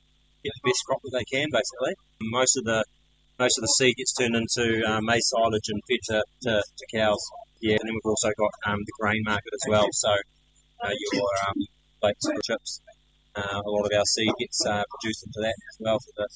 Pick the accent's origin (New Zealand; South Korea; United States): New Zealand; Hamilton, Waikato; now in Raglan, New Zealand; So, I am early 40s, live out in Rag, born and bred in the Tron. So, haven't fallen too far from there.